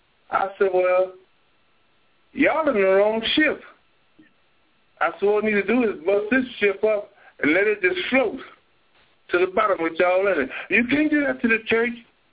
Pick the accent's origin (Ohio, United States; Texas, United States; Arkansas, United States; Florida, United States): Texas, United States; Bryan; I'm about 40 miles from my hometown in Bryan.